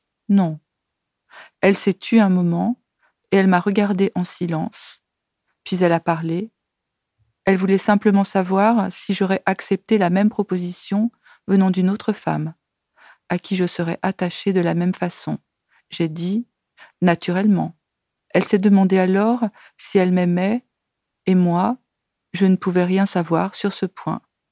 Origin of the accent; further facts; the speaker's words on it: Algeria; born there; Bon, je suis née en Algérie, mais ce n'est pas l'unique raison.